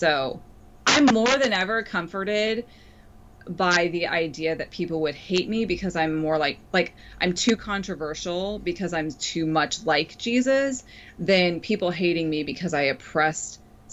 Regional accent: Kansas, United States; moved away as an adult; I come from Kansas. Originally, I spent 22 years of my life there.

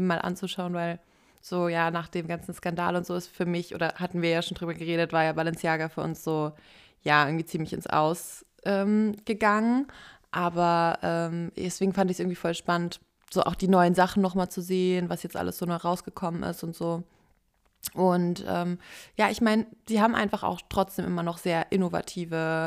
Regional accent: Hesse, Germany; wir kommen ja auch aus Nordhessen und da spricht man ja auch Dialekt teilweise.

